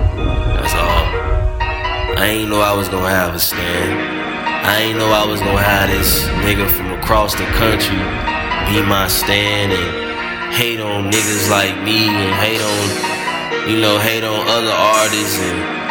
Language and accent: English; the South, United States; I'm from the South, man, you know what I'm saying? That's my whole mission, to put on for the whole South.